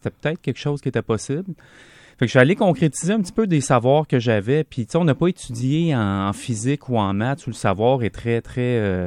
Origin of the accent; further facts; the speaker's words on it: Shawinigan, Quebec, Canada; also born or lived in Montreal; je viens d'un milieu populaire. T'sais, moi, j'ai grandi à Montréal-Nord en partie, puis après ça, à Shawinigan, dans le quartier Saint-Marc.